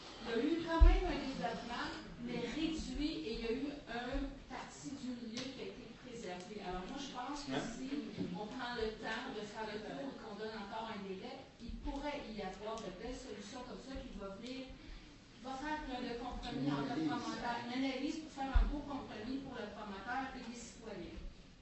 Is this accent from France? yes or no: no; Deux-Montagnes, Quebec, Canada; La dernière fois, je mentionnais que je venais de Deux-Montagnes.